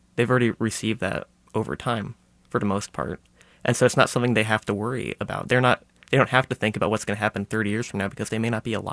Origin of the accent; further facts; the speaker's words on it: Belton, United States; I grew up in Belton, which is just south of here.